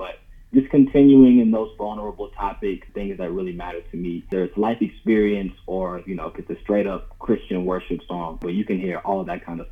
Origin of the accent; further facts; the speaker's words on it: Los Angeles, California, United States; I grew up in Los Angeles, California, so I've been around the entertainment industry.